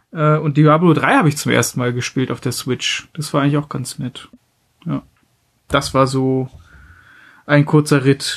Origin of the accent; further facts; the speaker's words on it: Mecklenburg-Vorpommern, Germany; die ich aus meiner Heimat Mecklenburg-Vorpommern kenne.